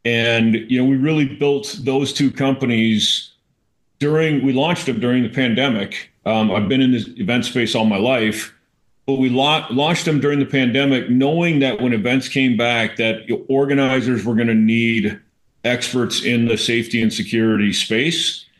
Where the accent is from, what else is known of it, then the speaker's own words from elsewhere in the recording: Minnesota, United States; moved away as an adult; I grew up in Minnesota. I left the frozen tundra in my mid-20s.